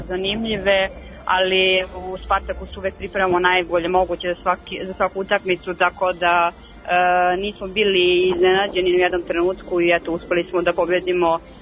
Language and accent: Serbian; Kruševac, Šumadija and Western Serbia, Serbia; born there; pošto sam rođena u Kruševcu, provela tamo